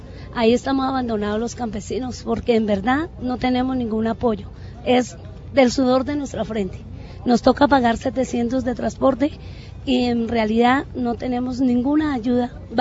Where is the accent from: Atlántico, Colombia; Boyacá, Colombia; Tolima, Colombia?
Tolima, Colombia; Armero; soy de Armero, Guayabal, Tolima.